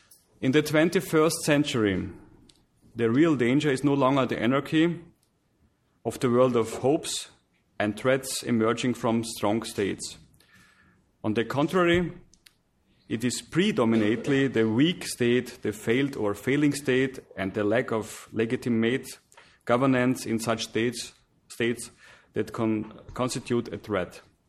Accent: Austria; English is a second language; Austria, my home country

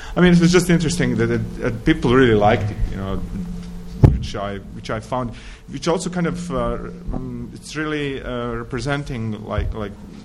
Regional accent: Sarajevo, Bosnia & Herzegovina; English is a second language; now in New York City, United States; I'm actually from Bosnia-Herzegovina, from Sarajevo, and I was just here the last 5 years. I'm living in New York City

